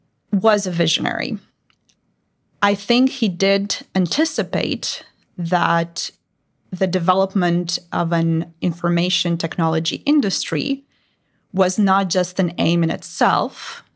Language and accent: English; Romania; I was growing up in this stage of my education in the early 2000s, and there was this sense that computer science is the future.